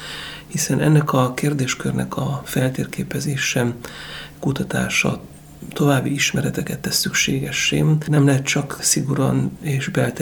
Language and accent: Hungarian; Transylvania, Romania; láttuk a kisebbségi létformában, akár erdélyi magyarként, akár reformátusként ennek a súlyát és az erejét